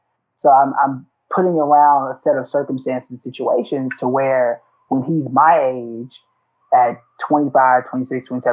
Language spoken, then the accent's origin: English; Oklahoma, United States; I'm actually from Oklahoma.